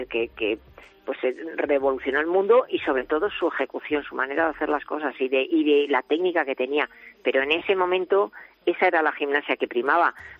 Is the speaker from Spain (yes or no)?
yes; Spain; los que somos periodistas españoles